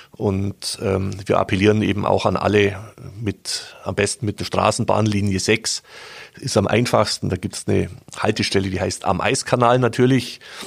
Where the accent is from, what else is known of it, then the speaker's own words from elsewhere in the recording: Augsburg, Bavaria, Germany; ich bin ja auch zwischen Lech und Wertach geboren im Vincentinum